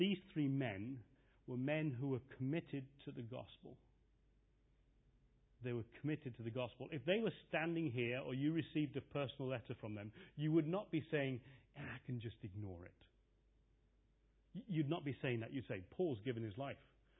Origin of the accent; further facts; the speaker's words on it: England, United Kingdom; I am English. I have forefathers who lost their lives in the First World War